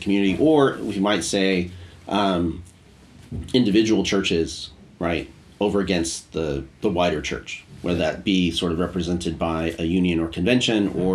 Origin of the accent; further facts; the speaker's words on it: United States; because I'm American, sort of, it has sort of an American flavor to it.